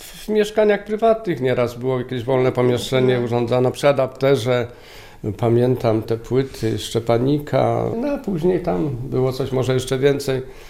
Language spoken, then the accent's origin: Polish; Nietoperek, Lubusz Voivodeship, Poland; born there; bo przecież się urodziłem tu w Nietoperku.